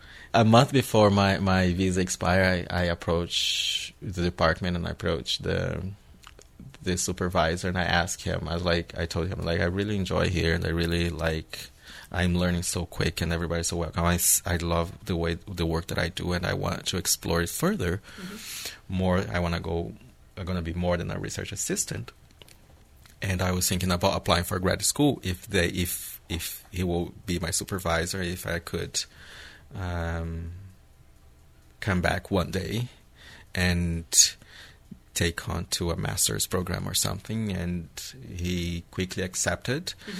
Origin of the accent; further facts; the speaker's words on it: Brazil; English is a second language; moved away; and I come from Brazil. It was like summer all year long.